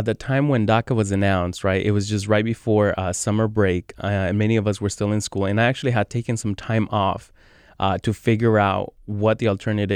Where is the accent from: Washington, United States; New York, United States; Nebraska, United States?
Washington, United States; Everett; also born or lived in Mexico City, Mexico; I'm from Mexico City. So we established ourselves in Everett, and we have, basically grew up in Everett, went to high school, graduated from high school, ended up going to the University of Washington